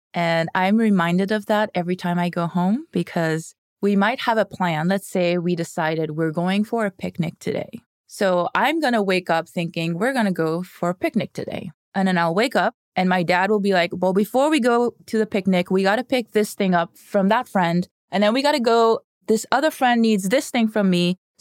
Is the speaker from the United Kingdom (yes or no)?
no; Mauritius; also born or lived in Canada; So I was born in Canada, and then my parents moved back to Mauritius, which is where they grew up. Mauritius is a tiny island east of Madagascar in the Indian Ocean. It's the only place the dodo bird ever lived. So I grew up there.